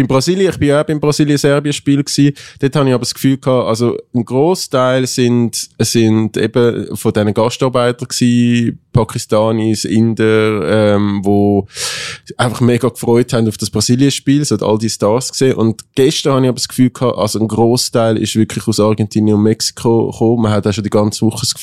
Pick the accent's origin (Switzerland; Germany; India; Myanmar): Switzerland; sonst sind wir Schweizer ja dann meistens mit der Nazi dabei und auch in dieser Bubble ein bisschen.